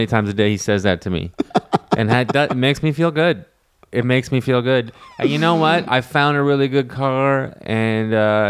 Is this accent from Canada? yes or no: yes; Canada; Oh man, as a Canadian, I'm like, what the heck?